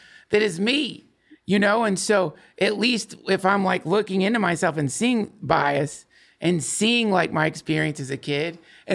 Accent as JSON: {"language": "English", "region": "the South", "country": "United States", "tie": "born or raised there", "said": "it's easier for me to do that because I was raised in the South"}